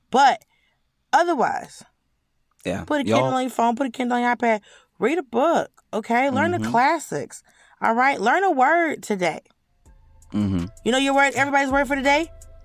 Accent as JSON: {"language": "English", "country": "United States", "said": "I'm an American. I can't do this math."}